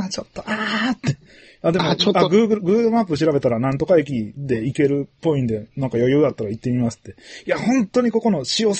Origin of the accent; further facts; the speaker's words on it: Osaka, Japan; 大阪から来ましたんで